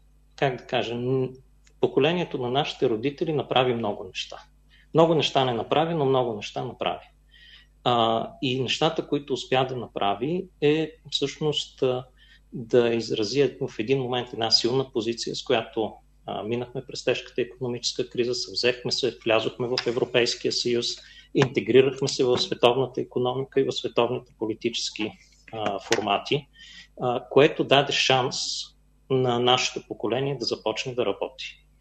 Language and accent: Bulgarian; Haskovo, Haskovo Province, Bulgaria; also born or lived in Dimitrovgrad; Роден съм в Хасково, 77-ма година. След това на 2-годишна възраст баща ми работеше в Хасково, майка ми в Димитровград, двамата са инженери. От 2 до 9 живях в Димитровград, след това обратно в Хасково